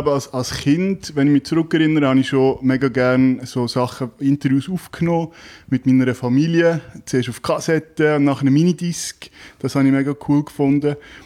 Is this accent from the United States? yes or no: no; Zug, Switzerland; Ich bin ursprünglich aus Zug, in Zug aufgewachsen. Bin auch froh, wieder mal da im schönen Zug zu Gast zu sein.